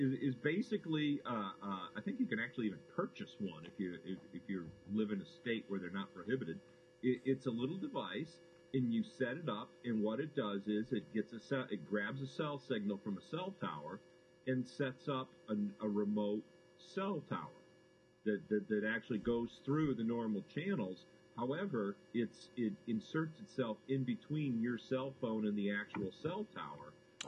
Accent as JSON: {"language": "English", "region": "Michigan", "country": "United States", "tie": "born or raised there", "said": "Because I grew up right near the Detroit River. So it's a big boating area."}